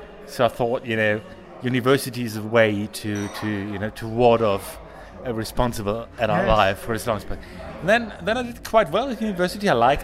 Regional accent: Dortmund, North Rhine-Westphalia, Germany; English is a second language; I'm from Dortmund.

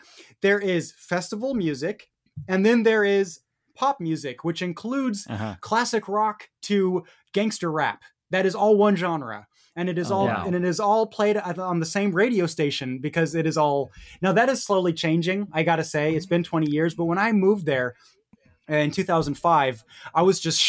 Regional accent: Munich, Bavaria, Germany; now in United States; And so I grew up in Munich, and every time I hear beer garden music all the time, I live in the Bay Area in California

